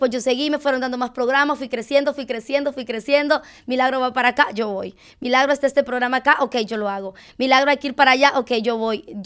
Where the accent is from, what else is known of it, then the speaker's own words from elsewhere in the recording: Honduras; now in Houston, United States; orgullosa de mi barrio, de mi querida Vía Cristina allá en Honduras.